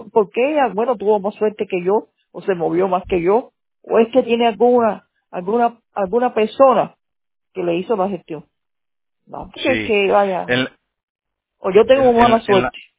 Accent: Cuba; moved away; Mi hermana, mi familia, mi sobrino, que yo vine de Cuba y ellos sí están aquí hace muchos años

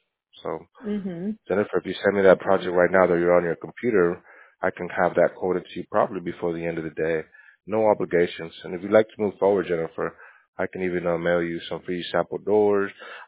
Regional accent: Texas, United States; Okay, are you? I'm from Texas.

